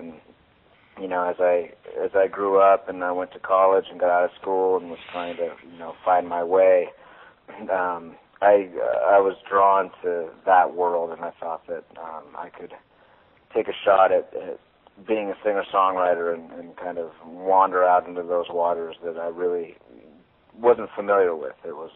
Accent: San Diego, California, United States; there's quite an array of musicians from my hometown here in San Diego involved

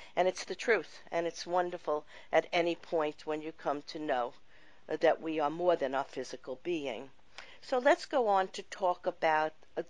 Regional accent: New York, United States; I grew up in New York in a family that had no real understanding of any of this

